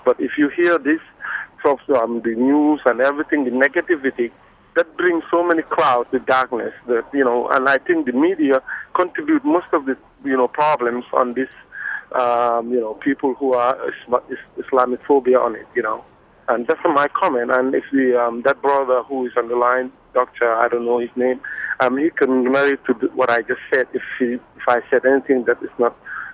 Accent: Gambia; English is a second language; now in Anchorage, United States; And I'm calling here from Anchorage, Alaska. And I'm just, I'm a Muslim, by the way, from the Gambia in Africa.

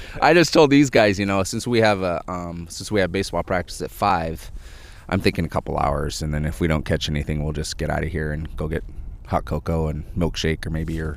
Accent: Kodiak, Alaska, United States; born or raised there

